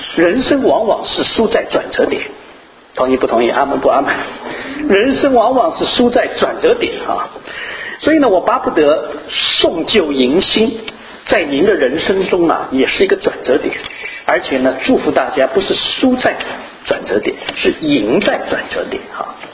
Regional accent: China; 那么我们中国人呢，在新年的时候，大家拜年

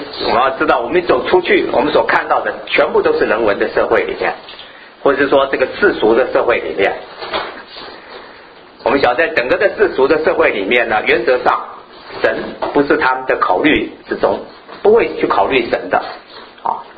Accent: Taiwan; 这可能是咱们这个我们从台湾来的，在我们这个年代人听过

